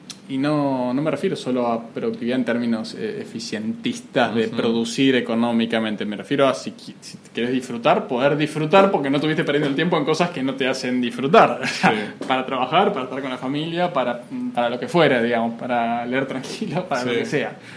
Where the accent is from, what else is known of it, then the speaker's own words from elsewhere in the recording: Buenos Aires, Argentina; yo soy porteño, nací en Buenos Aires, pero no ejerzo